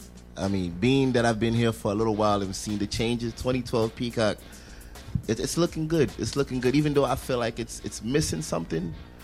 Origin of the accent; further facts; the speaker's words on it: Brooklyn, New York, United States; I'm from Brooklyn, New York.